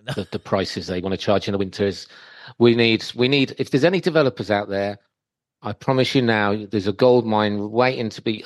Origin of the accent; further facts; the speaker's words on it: Canary Islands, Spain; And it's like, now you go over there, you go, oh, I'm from the Canary Islands.